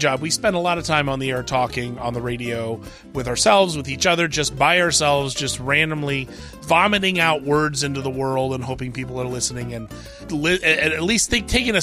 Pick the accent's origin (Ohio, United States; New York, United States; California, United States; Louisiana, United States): Ohio, United States; Columbus; Which is in my hometown, 610 WTVN in Columbus, Ohio.